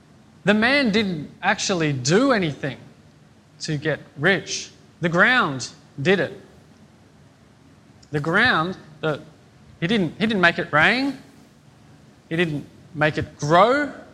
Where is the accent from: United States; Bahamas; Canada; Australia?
Australia; born there; Because I was born in Australia in the right century.